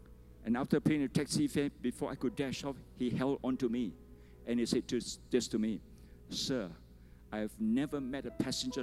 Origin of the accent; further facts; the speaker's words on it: Malaysia; I'm a pastor from Malaysia.